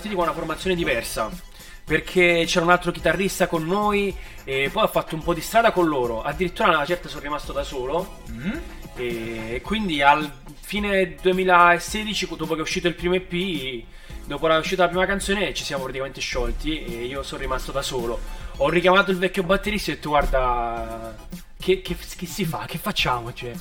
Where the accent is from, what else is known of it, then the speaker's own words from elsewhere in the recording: Calabria, Italy; Jamu perché siamo calabresi.